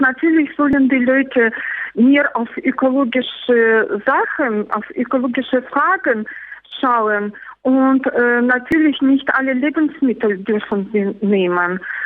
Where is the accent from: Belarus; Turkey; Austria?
Belarus; Das sind zwei ökologische Probleme, die bei uns in Weißrussland existieren.